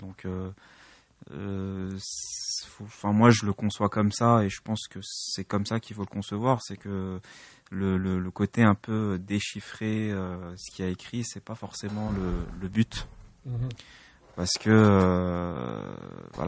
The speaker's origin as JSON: {"language": "French", "town": "Paris", "region": "Île-de-France", "country": "France", "tie": "born or raised there", "said": "du fait de ma double culture, parce que je suis né en France, je suis né à Paris, j'ai grandi ici."}